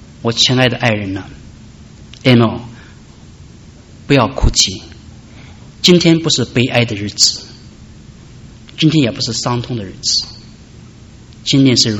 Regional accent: China; 我是中国人又是基督徒

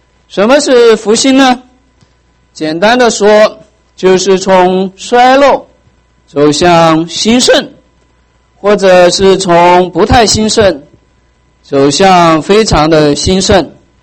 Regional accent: China; 习近平号召我们中国人做中国梦，不要做美国梦。

